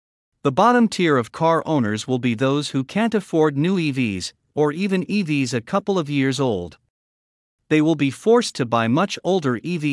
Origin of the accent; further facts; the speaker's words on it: Michigan, United States; Michigan, my home state, has a Democratic governor facing a tough re-election campaign this November